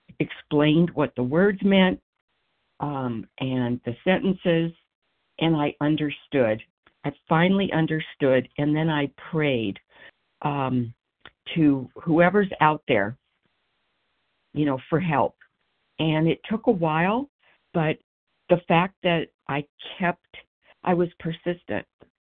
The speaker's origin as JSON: {"language": "English", "town": "Philadelphia", "region": "Pennsylvania", "country": "United States", "said": "from Philadelphia, and so happy to be here."}